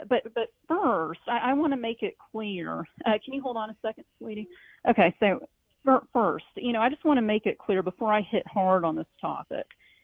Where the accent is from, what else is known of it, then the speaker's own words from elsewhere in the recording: Alabama, United States; They said, tell them you're from Alabama. And I said, Alabama.